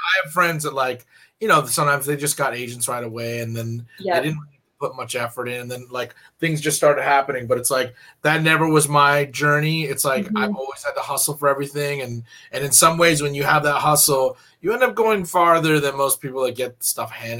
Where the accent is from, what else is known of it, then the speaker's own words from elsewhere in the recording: Arcadia, California, United States; I'm actually from Arcadia, so that's okay. Like, right, yeah. In my hood. That's the San Gabriel Valley, all that.